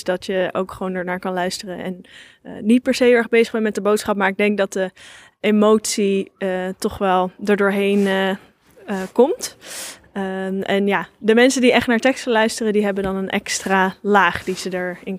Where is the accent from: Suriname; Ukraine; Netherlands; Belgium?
Netherlands; The Hague, South Holland; Ik ben een altfolkartiest uit Den Haag.